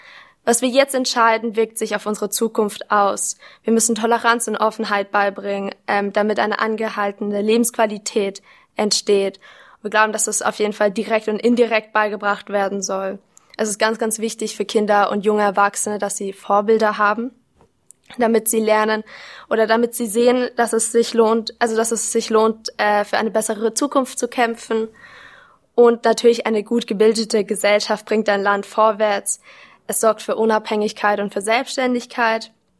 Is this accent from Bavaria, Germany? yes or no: yes; Munich, Bavaria, Germany; ich bin 20 Jahre alt, ich komme aus München, Deutschland und ich studiere Biomedizin und so wie die anderen bin ich auch an der Universität Freiburg.